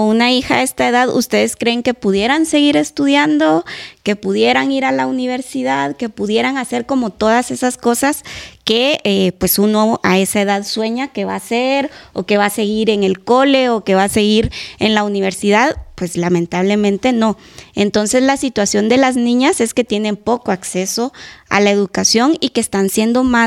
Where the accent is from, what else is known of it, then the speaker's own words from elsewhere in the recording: Guatemala; se aplica lamentablemente también para Guatemala, y creo que ella habló de algo que en mi país se da mucho